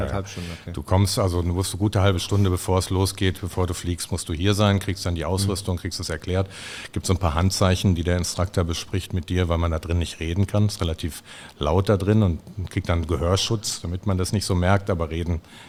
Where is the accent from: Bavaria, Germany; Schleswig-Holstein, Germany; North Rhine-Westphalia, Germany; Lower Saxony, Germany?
North Rhine-Westphalia, Germany; Hattingen; now in Bottrop, Germany; ich bin Wahlbottropper, weil ich hier hingezogen bin, weil ich den Windkanal hier gebaut habe. Ich bin aufgewachsen in Hattingen, das ist andere Seite.